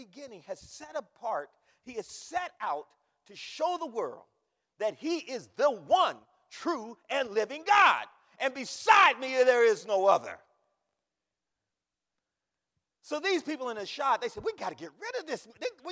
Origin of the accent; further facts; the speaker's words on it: Akron, Ohio, United States; Now, Ekron, not to be confused with my hometown of Akron.